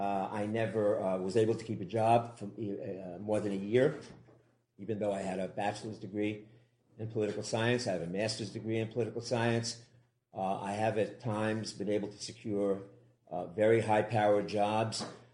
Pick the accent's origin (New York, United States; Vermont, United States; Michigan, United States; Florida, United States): New York, United States; New York City; I grew up in New York City. I had a wonderful family. There were no alcoholics in my family. I grew up in a Jewish family in New York with a mother and father, a grandfather who was a rabbi who lived in our house.